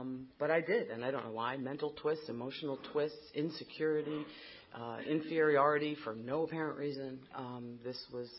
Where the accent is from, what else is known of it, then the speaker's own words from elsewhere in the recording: New Jersey, United States; So I grew up in New Jersey. I grew up in what I fondly kind of think of as a good white trash town in Middlesex County.